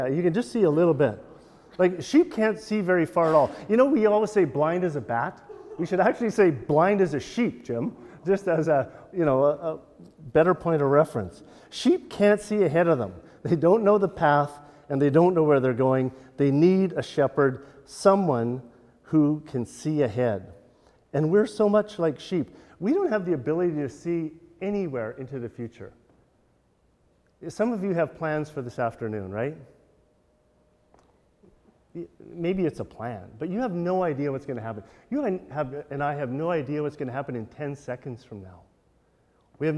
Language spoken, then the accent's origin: English; Metchosin, British Columbia, Canada; when I was a kid growing up on Vancouver Island in Machosen, you might know where that is between Souk and Victoria